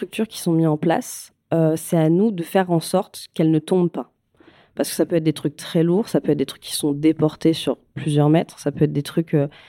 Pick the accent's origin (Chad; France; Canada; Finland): France; Lyon, Auvergne-Rhône-Alpes; moi, je viens de Lyon